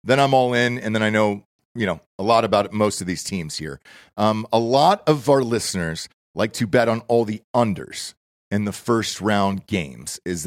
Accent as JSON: {"language": "English", "region": "Georgia", "country": "United States", "tie": "born or raised there", "said": "I because for me, I'm growing up in Georgia. When I played on the University of Georgia courts, just so different."}